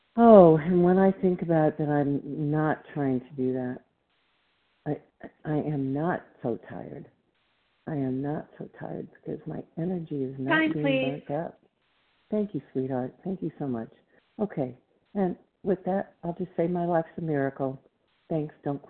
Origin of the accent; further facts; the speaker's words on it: Plano, Texas, United States; I'm from Plano, Texas.